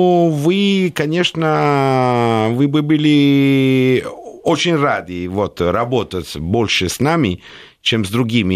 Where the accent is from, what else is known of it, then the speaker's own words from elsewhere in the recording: Naples, Campania, Italy; Russian is a second language; Я сам из Неаполя, поэтому...